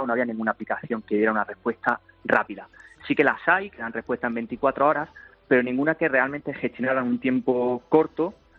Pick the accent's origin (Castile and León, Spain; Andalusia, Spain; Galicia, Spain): Andalusia, Spain; Granada; si bien es cierto que yo soy de Granada, pero mi socio y la oficina tenemos allí en Málaga